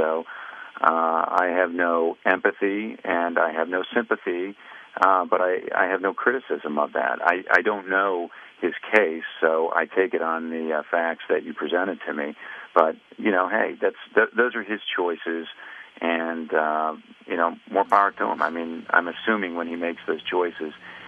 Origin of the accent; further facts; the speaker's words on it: United States; Well, look, I'm an American first.